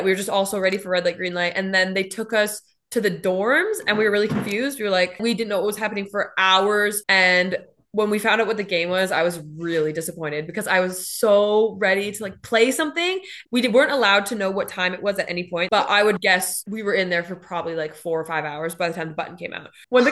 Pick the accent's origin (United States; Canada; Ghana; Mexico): Canada; now in England, United Kingdom; I moved from Canada to England